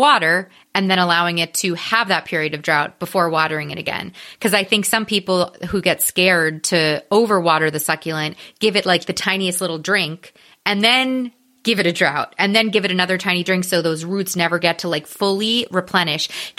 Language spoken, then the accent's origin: English; New York, United States; I think as a New Yorker, every time I go to California